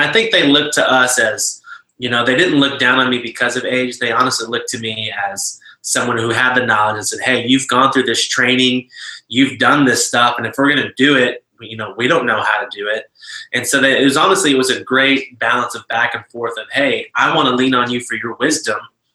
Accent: United States; As you can tell, I'm not from Alabama. My accent definitely gives that away, or lack thereof.

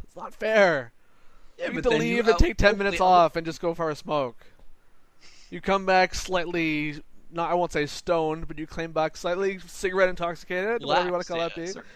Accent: Canada; as a Canadian

